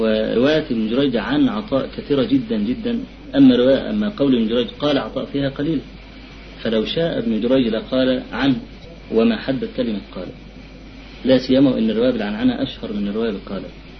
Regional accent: Egypt; عندنا في مصر

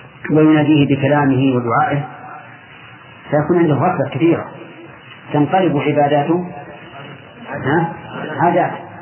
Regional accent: Egypt; لا هذا لا هذا أنا مصري هنا

